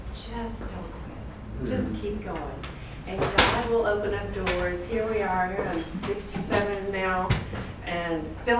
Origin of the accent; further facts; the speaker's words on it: North Carolina, United States; accent: Southern; My language is Southern, basically. I'm from North Carolina. I can't speak anything else.